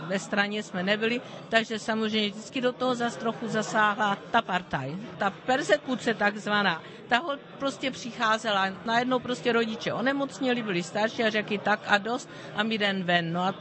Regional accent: Jablonec nad Nisou, Liberec Region, Czechia; now in Germany; My jsme nejdřív šli do Baden-Württemberska, protože my jsme teprve odcházeli z Jablonce v roce 64.

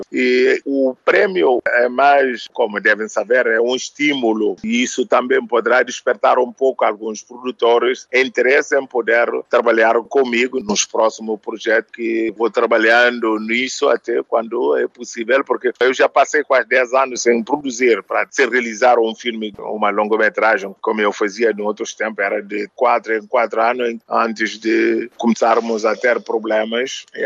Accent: Guinea-Bissau; born there; eu vim de lá do fundo das matas, no sul da Guiné, na zona onde eu nasci. Até hoje não há luz, não há nenhuma, não diria estrada, nenhum caminho alcatrado.

